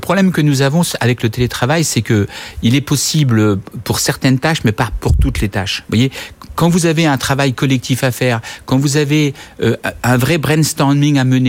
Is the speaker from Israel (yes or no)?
no; Grand Est, France; Par exemple, moi, dans les Vosges, je viens des Vosges, on distribuait du rotin, du bois pour faire des chaises.